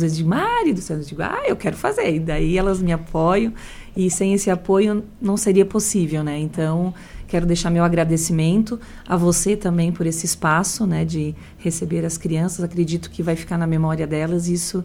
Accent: Cocal do Sul, Santa Catarina, Brazil; Sim, sou de Cocal.

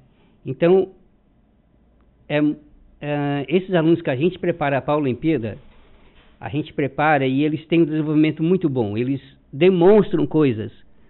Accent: Pescaria Brava, Santa Catarina, Brazil; Lá da Laguna, no município de Laguna, agora virou município, né? Pescaria Brava. A gente todos nascemos lá. Só o meu último irmão que nasceu aqui em Uruçanga.

